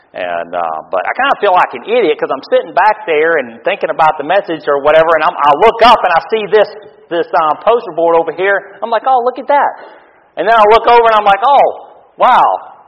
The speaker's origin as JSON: {"language": "English", "region": "Louisiana", "country": "United States", "tie": "born or raised there", "also_born_or_lived": "Mississippi", "said": "But I was born in South Mississippi in Law. And 5 years, my dad planted a church there. And then whenever I was 5 years old, God called him to go to South Louisiana."}